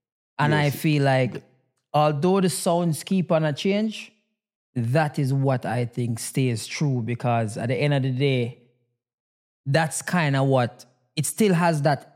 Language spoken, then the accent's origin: English; Jamaica; moved away; so growing up in Jamaica, I can say that, you know, we have a lot of mixture of dancehall and reggae.